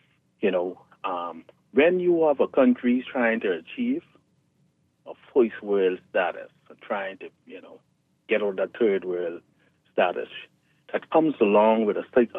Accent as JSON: {"language": "English", "country": "Bahamas", "tie": "born or raised there", "said": "I always remember as a young boy growing up in Camp Road, I shared a room with my four sisters, and my mom and my dad in a two-bedroom wooden house."}